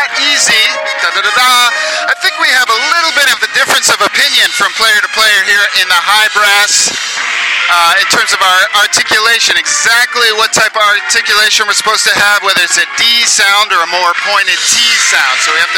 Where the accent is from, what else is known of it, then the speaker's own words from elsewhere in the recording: Melrose, Massachusetts, United States; I'm from Melrose, Massachusetts